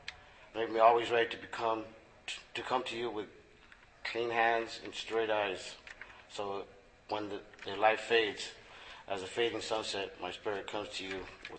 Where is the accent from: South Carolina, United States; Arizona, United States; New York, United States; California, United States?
Arizona, United States; I'm an alcoholic. And I'm from the Paspe Yaqui Reservation.